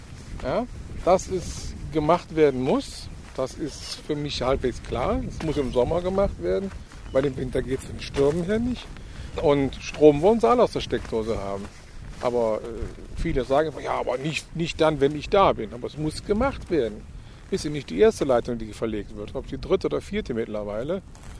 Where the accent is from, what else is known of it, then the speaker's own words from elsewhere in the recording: Rhineland, Germany; Nein. Ich komme aus dem Rheinland.